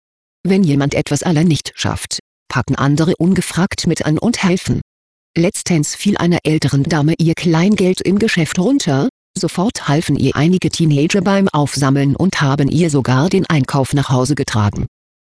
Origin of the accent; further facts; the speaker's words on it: Saxony, Germany; Ich bin stolz darauf, ein Ossi zu sein. Ich komme aus dem Herzen Sachsens und bin froh darüber. Als ich, 33, erwachsen wurde, habe ich auch in anderen Teilen Deutschlands gelebt.